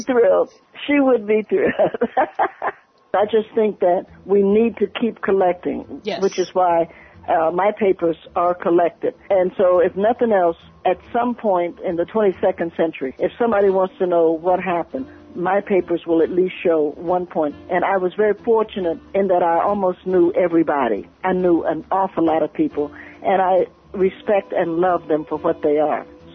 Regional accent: United States; You know, I'm an American.

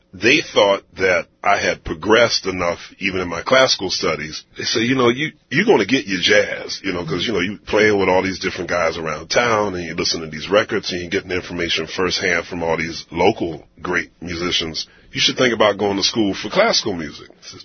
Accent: Philadelphia, Pennsylvania, United States; I had great classical teachers growing up in Philly.

